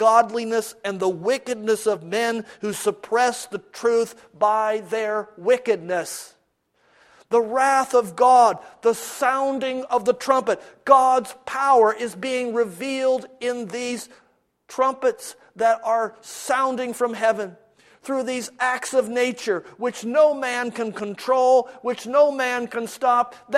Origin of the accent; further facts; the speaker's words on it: Midwest, United States; Last year in the Midwest, my home state, people who lived in a 100-year floodplain suffered their 100-year flood